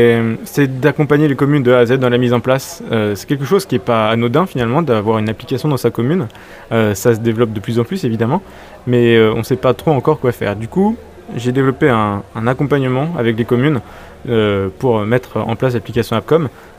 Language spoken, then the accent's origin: French; Tours, Centre-Val de Loire, France; now in Paris, France; À l'origine, je suis de Tours.